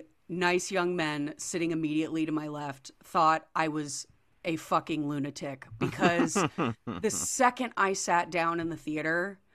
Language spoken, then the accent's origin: English; Illinois, United States; And it is all about my home state, small towns that you would only know if you grew up there, historical figures you would only know if you grew up there.